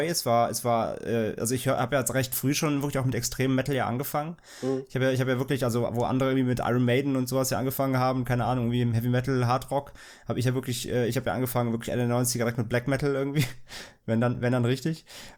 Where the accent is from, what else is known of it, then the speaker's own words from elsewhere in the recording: Central Germany, Germany; born there; ich komme ja aus Mitteldeutschland gebürtig